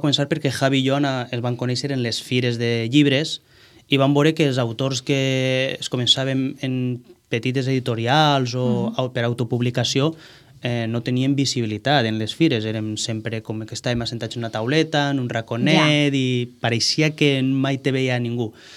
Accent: Vila-real, Valencian Community, Spain; perquè som de Vila-real

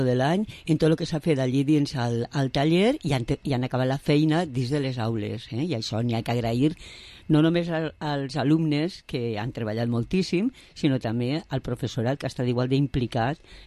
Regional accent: Vila-real, Valencian Community, Spain; vaig a fer un projecte per a Villarreal, que és el meu poble

